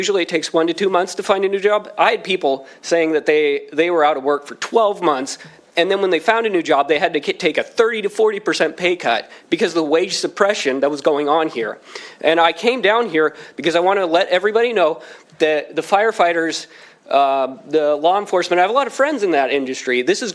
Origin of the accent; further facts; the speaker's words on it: Gig Harbor, Washington, United States; I'm from Gig Harbor.